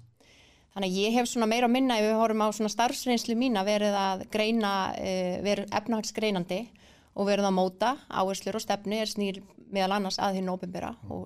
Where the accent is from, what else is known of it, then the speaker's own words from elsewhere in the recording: Reykjavík, Capital Region, Iceland; now in Kópavogur, Iceland; ég þriggjabarnamóður úr efri byggðum Kópavogs og hef alið, ég reyndar ekki fætt og uppalinn í Kópavogi heldur ólst ég upp í Breiðholti